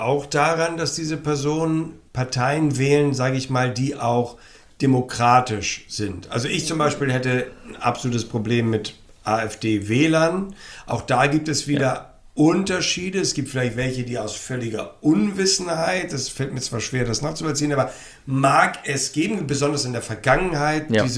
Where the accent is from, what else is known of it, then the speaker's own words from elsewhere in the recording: Hamburg, Germany; Das heißt bei uns in Hamburg der Hamburger Dom.